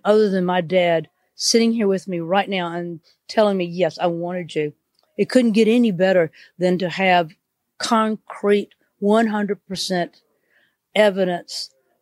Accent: the South, United States; I mean, I'm from the South. Okay. We're huggy people, you know

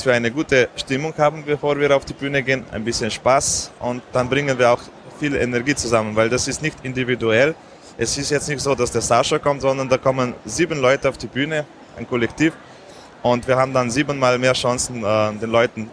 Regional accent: Slovenia; German is a second language; weil bei uns in Slowenien haben beide was zu sagen.

